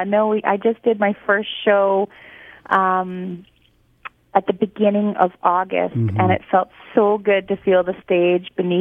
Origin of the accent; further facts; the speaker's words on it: Dauphin, Manitoba, Canada; I shot that video in my hometown of Dauphin